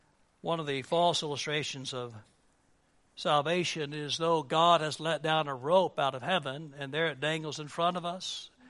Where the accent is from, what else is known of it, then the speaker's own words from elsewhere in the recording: United States; I'm an American because Switzerland decided they had no use for evangelicals.